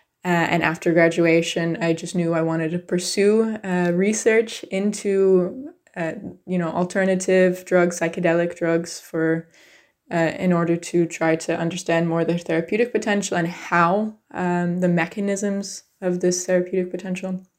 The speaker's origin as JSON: {"language": "English", "country": "United States", "tie": "born or raised there", "said": "So I grew up in the United States and I originally went to school to study pharmacy."}